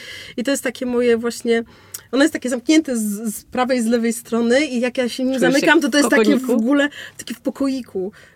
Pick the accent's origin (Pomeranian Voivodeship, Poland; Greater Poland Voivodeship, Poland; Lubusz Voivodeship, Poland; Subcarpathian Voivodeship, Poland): Pomeranian Voivodeship, Poland; ja pochodzę też z bardzo malutkiej wsi z Kaszub. I, ale to jest taka kaszubska wieś, że praktycznie cała wieś to jest rodzina, mieszka 28 osób